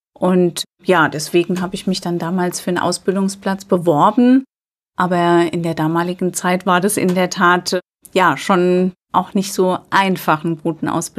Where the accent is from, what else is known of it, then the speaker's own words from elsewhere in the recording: Albig, Rhineland-Palatinate, Germany; Ja, ich bin im Vorort von Alzey aufgewachsen, in Albig, kleiner Ort, 3 Kilometer von Alzey entfernt. Und lebe heute noch in Alzey.